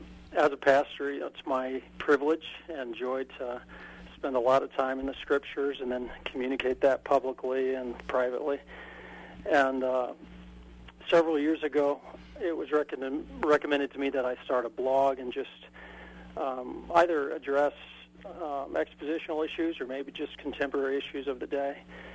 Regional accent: Colorado, United States; Yeah, I grew up in Colorado. And then ended up going to Bob Jones University for undergrad and then stayed for seminary. So, yeah, I know Greenville area pretty well.

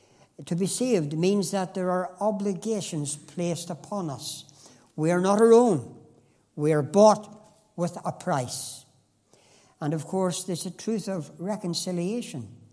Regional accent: Northern Ireland, United Kingdom; One of the choruses that we sang often when I was only a small boy growing up in the Shankill Church was this

